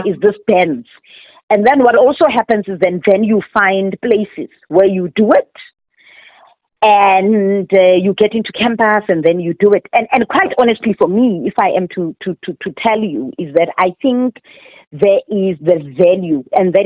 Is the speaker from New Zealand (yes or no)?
no; Johannesburg, Gauteng, South Africa; Because I come from Joburg and I come from this family where you can talk. I'm 18.